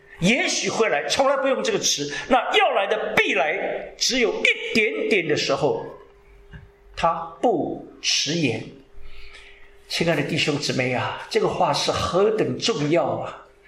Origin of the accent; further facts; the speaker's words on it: China; now in United States; 不过翻得很好，优胜美地，我们中国人很会翻。